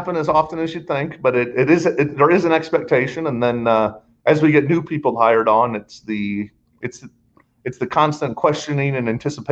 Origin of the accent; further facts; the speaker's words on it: St. Louis, Missouri, United States; I'm originally from St. Louis. They consume more barbecue sauce per capita than anywhere in the world.